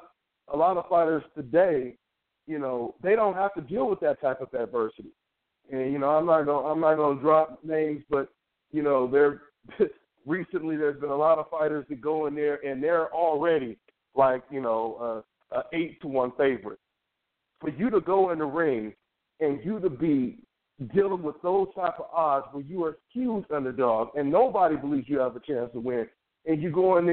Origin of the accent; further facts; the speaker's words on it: Long Beach, California, United States; I'm from Long Beach, California, man.